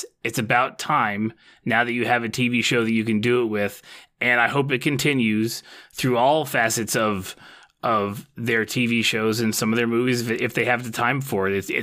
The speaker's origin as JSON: {"language": "English", "region": "the South", "country": "United States", "said": "I'm from the South."}